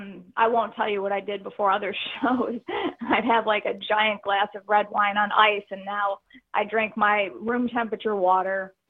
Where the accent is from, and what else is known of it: Chicago, Illinois, United States; born or raised there